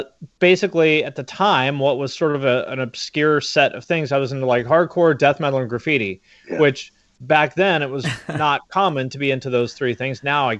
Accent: Seattle, Washington, United States; I don't know that I'm the person necessarily to tell that story because you know I'm from Seattle

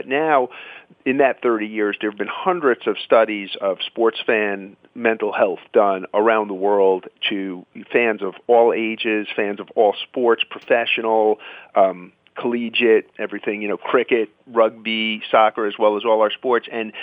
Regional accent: Queens, New York, United States; You know, my dad would take me to Mets games. I grew up in Queens

